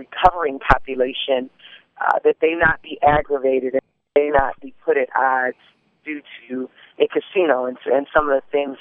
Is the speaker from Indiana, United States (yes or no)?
no; Lansing, Michigan, United States; growing up in Lansing, the sledding hill is extremely important. It's a part of the fabric of growing up in Lansing.